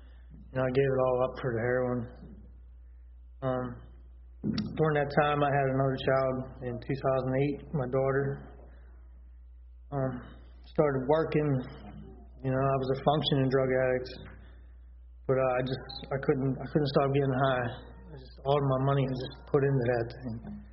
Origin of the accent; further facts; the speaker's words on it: Ruffsdale, Pennsylvania, United States; I'm 31 years old. I'm from Ruffsdale, PA, about an hour west of here towards Pittsburgh.